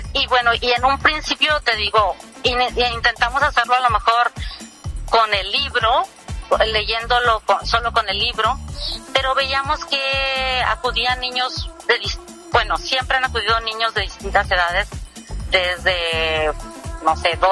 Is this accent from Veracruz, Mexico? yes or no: no; Baja California, Mexico; En verdad, de donde yo vengo es Baja California